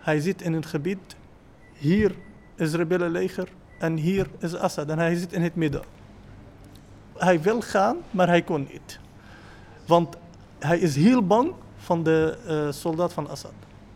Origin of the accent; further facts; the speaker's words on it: Syria; Dutch is a second language; now in Netherlands; Ik kom uit Syrië. Ik ben 3 jaar geleden naar Nederland gekomen. Ik ben gevlucht uit oorloggebied in Syrië.